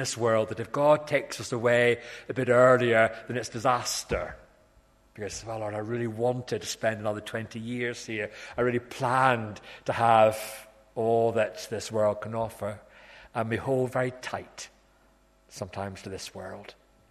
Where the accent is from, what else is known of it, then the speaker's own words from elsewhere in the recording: South West England, United Kingdom; Cornwall is next nearest place to heaven on earth, and it is a wonderful place to be born and brought up in. And I'm proud of being a Cornish man.